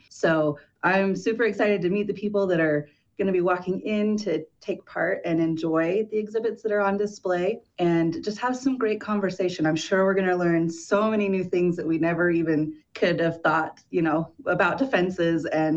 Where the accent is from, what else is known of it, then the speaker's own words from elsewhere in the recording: Utah, United States; And I grew up in Eastern Summit County. So I've been born and raised in the area my entire life. Small town, very rural.